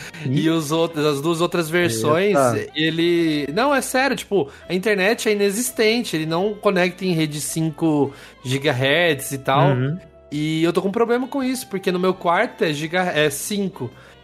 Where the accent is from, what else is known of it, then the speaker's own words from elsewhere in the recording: Americana, São Paulo, Brazil; a gente é de Americana